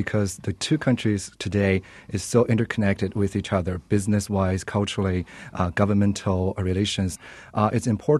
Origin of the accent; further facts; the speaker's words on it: China; moved away as an adult; I was born and raised in China. I came to this country when I was 26, 12 years ago.